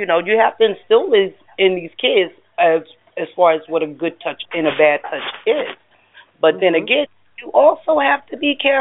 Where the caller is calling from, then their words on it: Pennsylvania, United States; But, yeah, I'm in Pennsylvania.